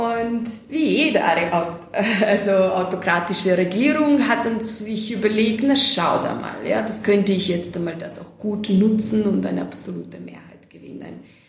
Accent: Serbia; Ich war noch nie in Mailand, bin eine Serbin.

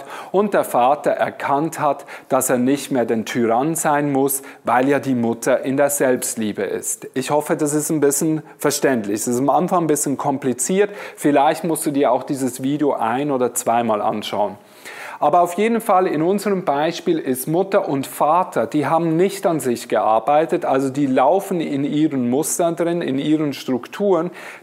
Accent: Basel, Basel-Stadt, Switzerland; Ich bin ja Schweizer und ich wohne in Basel

